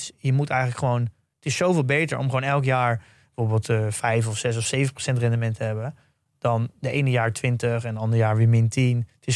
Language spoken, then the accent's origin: Dutch; Netherlands; Ik denk dat wij als Nederlander, dat je überhaupt geboren bent in Nederland.